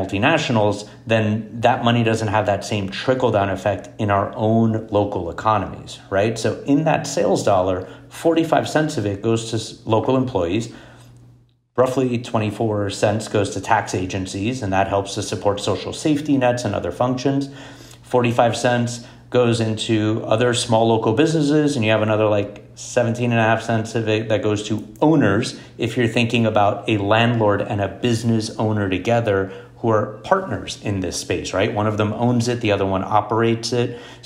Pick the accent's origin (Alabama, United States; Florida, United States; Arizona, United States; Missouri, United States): Florida, United States; Miami; I grew up in Miami. Miami is a super late night town